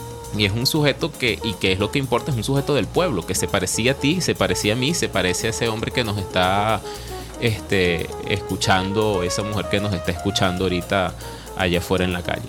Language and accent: Spanish; Nirgua, Yaracuy, Venezuela; Yo por lo menos que vengo de Nirgua, en Nirgua hay también una tradición oral muy simpática.